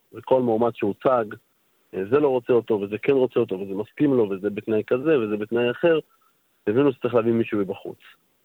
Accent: Migdal HaEmek, Northern District, Israel; born there; הרב גרוסמן, שגדלתי אצלו, נולדתי במגדל העמק

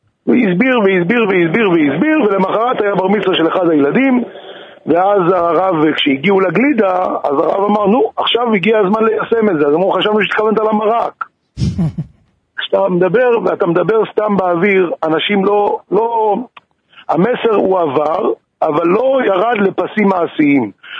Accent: Petah Tikva, Central District, Israel; שאני הייתי ילד, גדלתי בפתח תקווה.

